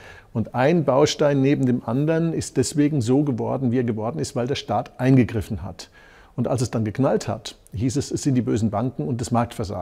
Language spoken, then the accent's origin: German; Germany; Als Deutscher muss ich natürlich sagen